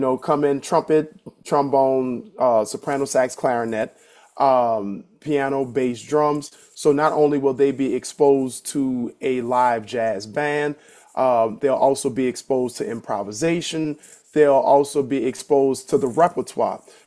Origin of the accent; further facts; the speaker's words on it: New Orleans, Louisiana, United States; To be frank, when I was growing up in New Orleans, the all of the cool people, everyone that we idolized, were not necessarily like the athletes and the rock stars.